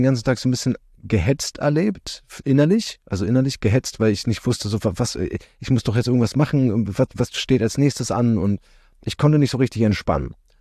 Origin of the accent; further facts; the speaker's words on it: Berlin, Germany; weil wir Berliner sagen halt Eierkuchen zu Pfannkuchen.